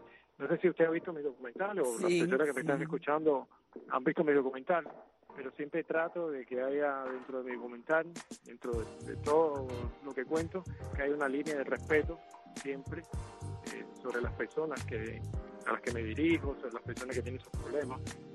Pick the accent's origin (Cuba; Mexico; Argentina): Cuba; para mí es lamentable que en mi país no pueda suceder, porque me gustaría tener ese debate con los cubanos, con mis coterráneos